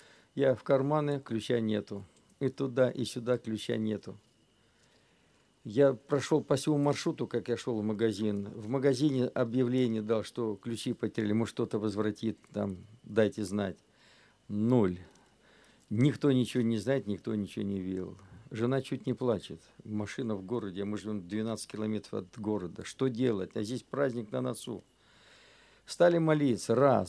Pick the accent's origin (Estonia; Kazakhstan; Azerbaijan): Azerbaijan; moved away as an adult; also born or lived in Kholmskaya, Krasnodar Krai; now in Russia; Я родился в Краснодарском крае, в Абинском районе, в станице Холмской. И мне еще года не исполнилось, родители возвратились опять в Азербайджан, на родину. Они все оттуда были.